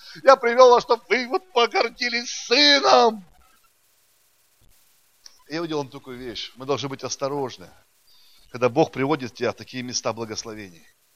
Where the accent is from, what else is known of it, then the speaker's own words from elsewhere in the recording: Siberia, Russia; now in Moscow, Russia; Их почти 4 года у нас не было в Москве. Мы сами из Сибири.